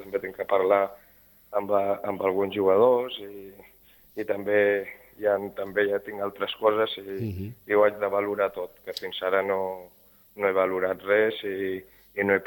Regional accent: Sitges, Catalonia, Spain; pues jo sóc de Sitges

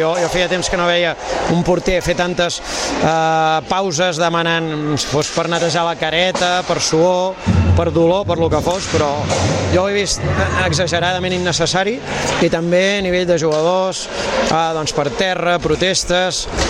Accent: Vilafranca del Penedès, Catalonia, Spain; Vilafranca, jo soc de Vilafranca, espero i desitjo que ens ajudi

